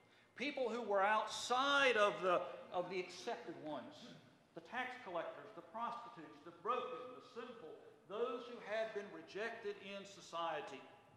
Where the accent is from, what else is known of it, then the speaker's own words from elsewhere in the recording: Nashville, Tennessee, United States; Particularly, I'm from Nashville, and Nashville is very diverse.